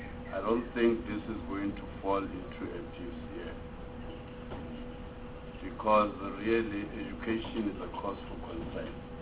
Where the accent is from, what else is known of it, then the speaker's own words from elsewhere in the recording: Free State, South Africa; where I come from Free State.